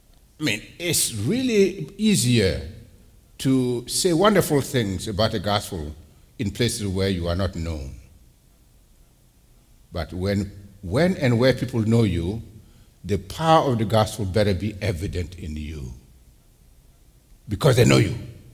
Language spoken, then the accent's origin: English; Burkina Faso; also born or lived in Mali; Growing up in Burkina Faso and in Mali, we had people that were suspicious others from the perspective of Christians. I was born and raised in a Christian home